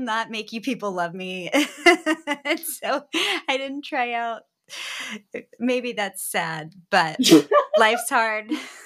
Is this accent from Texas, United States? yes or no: yes; Texas, United States; I grew up in Texas and we didn't have muskets.